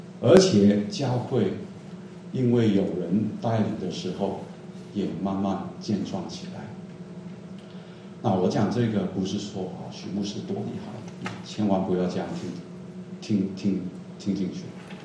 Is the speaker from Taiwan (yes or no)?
no; Hong Kong; first language Cantonese; Chinese is a second language; also born or lived in Singapore; 我是香港背景的，在香港出生的啊，后来去了新加坡读书啊，所以英文还可以。国语是我的第三语言啊，母语当然是广东话啊，然后英文呢，然后国语啊